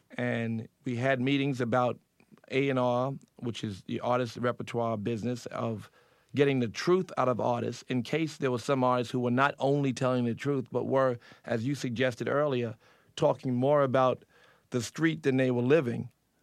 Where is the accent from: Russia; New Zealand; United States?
United States; I'm an American. I've been born here my whole life.